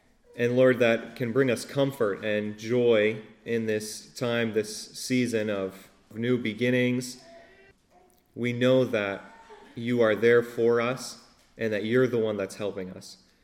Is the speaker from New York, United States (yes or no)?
yes; Hoosick, New York, United States; I grew up here in the Hoosick area, so I'm kind of a local.